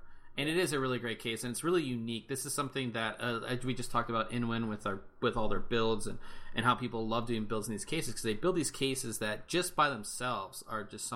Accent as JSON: {"language": "English", "town": "Pittsburgh", "region": "Pennsylvania", "country": "United States", "said": "It's black and gold, which is kind of cool, since I'm from Pittsburgh, and if you know anything about Pittsburgh, black and gold is pretty cool."}